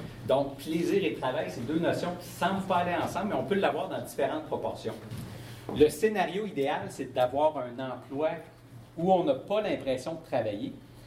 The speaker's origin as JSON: {"language": "French", "town": "Montreal", "region": "Quebec", "country": "Canada", "said": "On est à Montréal, comme vous aurez deviné avec mon accent."}